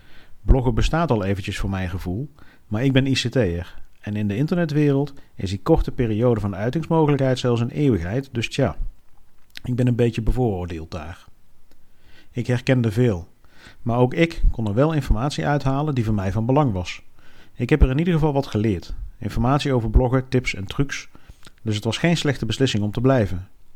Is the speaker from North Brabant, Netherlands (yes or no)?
yes; Breda, North Brabant, Netherlands; born there; moved away; Breda, mijn geboortestad. Ik woon inmiddels al meer dan 20 jaar niet in Breda, maar kom er nog steeds graag.